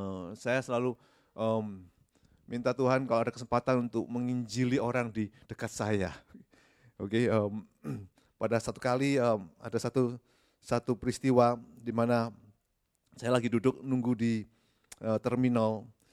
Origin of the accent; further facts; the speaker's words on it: Indonesia; Saya dari Indonesia. Saya ada keturunan Chinese juga.